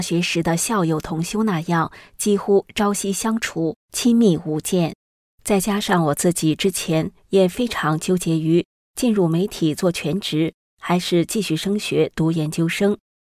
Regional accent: United States; moved away as an adult; now in Australia; 因为我是从美国来到澳洲

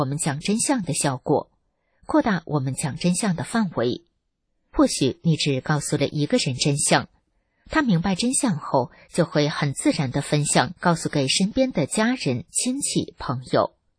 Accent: China; 过年了，我们中国人有全家团圆、走亲访友的习惯

